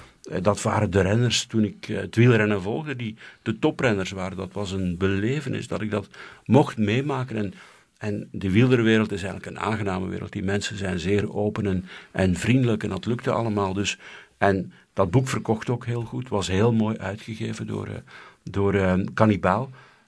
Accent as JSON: {"language": "Dutch", "town": "Lichtervelde", "region": "Flanders", "country": "Belgium", "said": "in de gemeente waar ik vandaan kom, Lichtervelde, ik ben lid van de lokale perskring"}